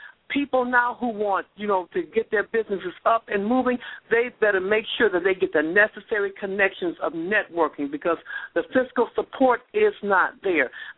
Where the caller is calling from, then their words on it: Detroit, Michigan, United States; … calling from the Motor City itself.